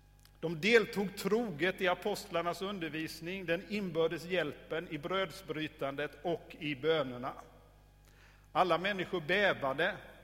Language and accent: Swedish; Småland, Sweden; accent: Småland; Går det bra med mitt småländska förresten?